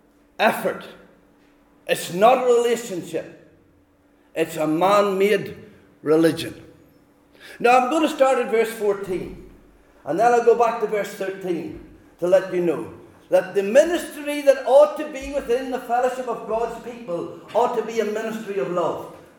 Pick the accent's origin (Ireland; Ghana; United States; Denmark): Ireland; County Monaghan; I'm from Monaghan, by the way, not the north. I'm from Monaghan, and so this is the way we talk in Monaghan.